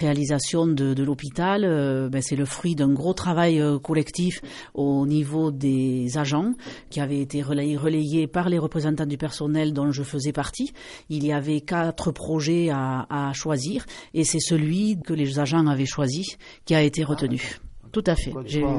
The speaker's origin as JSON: {"language": "French", "town": "Belcastel", "region": "Occitanie", "country": "France", "said": "Parce que je suis originaire de Belcastel. Enfin, je suis née à Rupérou, mais mes parents sont sur la commune de Belcastel."}